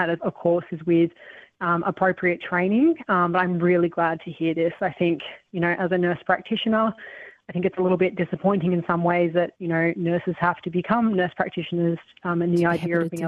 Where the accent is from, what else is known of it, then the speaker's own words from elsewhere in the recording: Canberra, Australian Capital Territory, Australia; growing up in Canberra, you know, now I live elsewhere, but I'm a Canberran through and through